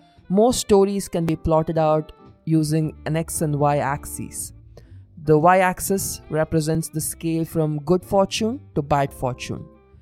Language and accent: English; India; As an Indian, I look at the film industry here with over 1,000 movies produced every year